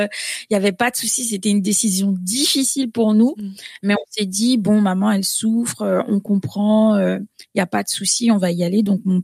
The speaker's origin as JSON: {"language": "French", "country": "Guadeloupe", "tie": "born there", "said": "moi, je suis née en Guadeloupe hein, et donc j'ai grandi dans une famille vraiment chrétienne."}